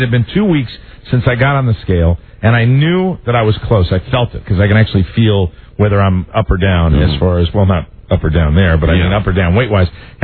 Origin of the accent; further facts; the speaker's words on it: New England, United States; I'm from New England. I never knew that stereotype existed.